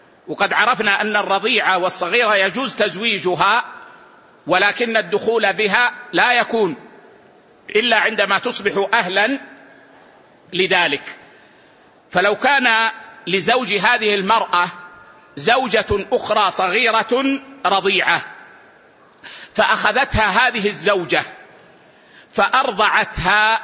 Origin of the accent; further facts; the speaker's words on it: Saudi Arabia; لكن نظام الأحوال الشخصية عندنا في السعودية قد أخذ بقول الجمهور